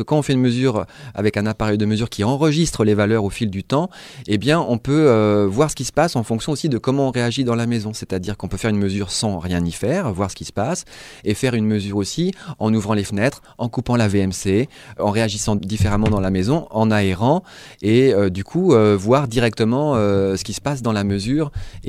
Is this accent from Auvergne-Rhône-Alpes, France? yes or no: no; Brittany, France; comme j'ai déjà dit, je viens de Bretagne